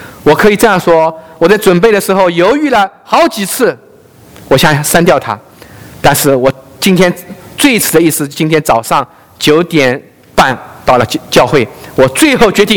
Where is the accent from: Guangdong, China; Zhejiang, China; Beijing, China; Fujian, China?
Zhejiang, China; Jinhua; 金华是我的老家了啊，浙江啊